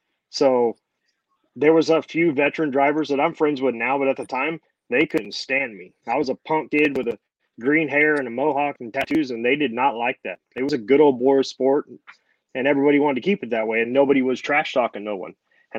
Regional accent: California, United States; everybody out there on the West Coast, because I'm from California.

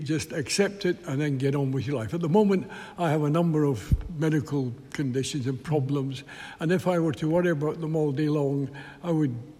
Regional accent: Leith, Scotland, United Kingdom; I'm from Leith.

